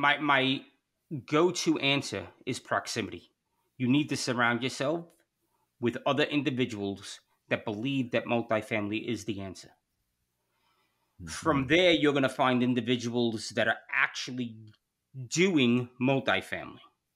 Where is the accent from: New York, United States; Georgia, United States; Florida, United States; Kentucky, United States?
New York, United States; New York City; I'm from New York City. Everybody's got a scam. Everybody's got an angle, right? Like it's New York.